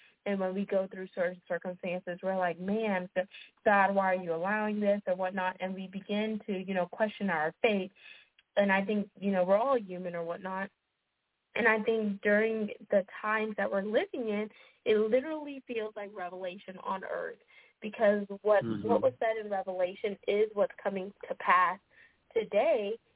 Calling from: Texas, United States; I'm calling from Texas.

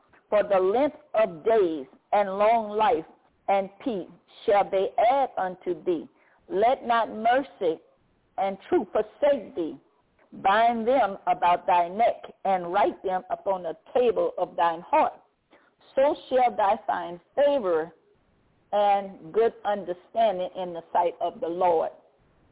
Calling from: Baton Rouge, Louisiana, United States; Brothers and sisters, this is … I'm calling from Baton Rouge, Louisiana.

